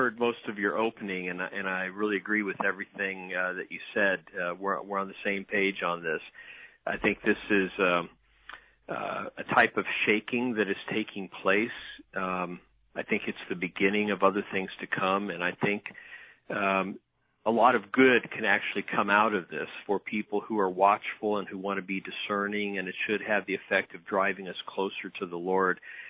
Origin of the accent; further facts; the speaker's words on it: Ohio, United States; And so growing up in Ohio, you know, I heard these the stories of what they went through